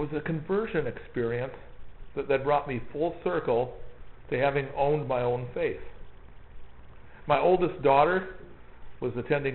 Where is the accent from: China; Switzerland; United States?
United States; Warren, Michigan; I grew up in Warren, a suburb of Detroit.